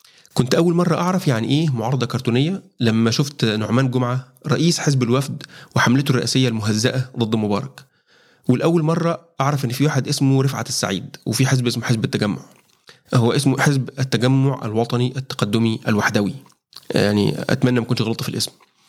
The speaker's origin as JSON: {"language": "Arabic", "country": "Egypt", "said": "أنا مواطن مصري معايا بطاقة شخصية"}